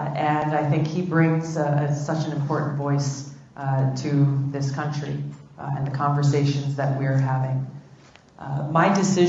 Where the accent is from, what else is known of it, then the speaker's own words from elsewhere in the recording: Hawaii, United States; The Army Corps of Engineers in my home state of Hawaii alone put an estimate at the infrastructure needs in our little state at over $1 billion.